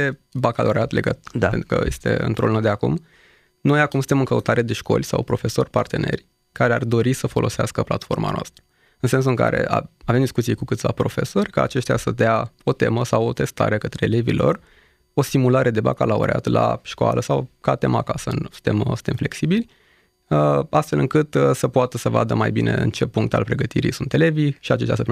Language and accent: Romanian; Romania; Eu sunt singurul român.